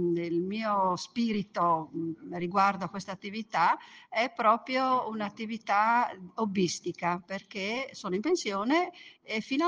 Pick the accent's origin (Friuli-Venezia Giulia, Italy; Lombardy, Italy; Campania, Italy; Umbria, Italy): Friuli-Venezia Giulia, Italy; Udine; Sono friulana, sono di Udine.